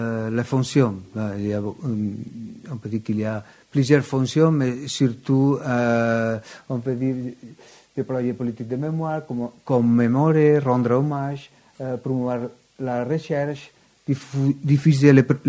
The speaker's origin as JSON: {"language": "French", "region": "Catalonia", "country": "Spain", "second_language": "French", "said": "Et maintenant, chez nous, en Catalogne, nous sommes en train de l'approbation d'une autre loi"}